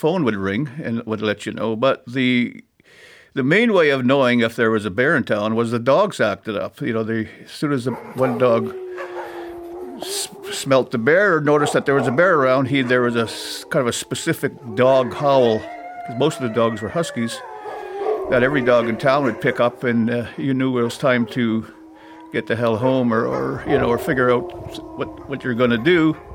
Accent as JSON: {"language": "English", "town": "Churchill", "region": "Manitoba", "country": "Canada", "tie": "born or raised there", "said": "As a kid growing up in Churchill, you know, our boogeyman, you know, our bad guy was always the polar bear."}